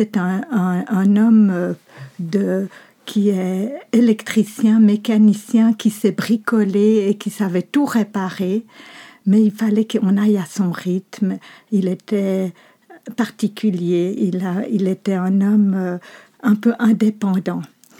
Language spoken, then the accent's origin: French; Geneva, Switzerland; born there; je suis née à Genève dans une famille où il y avait déjà 4 enfants plus grands avec des distances d'âge importantes.